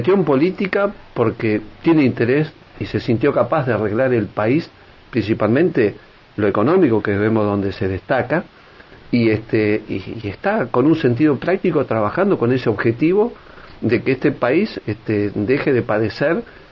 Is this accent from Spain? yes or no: no; Argentina; como argentino y como político